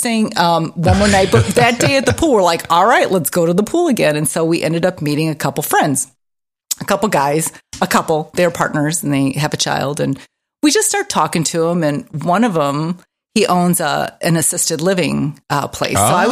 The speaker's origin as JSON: {"language": "English", "region": "Indiana", "country": "United States", "said": "Hey, I'm from Indiana."}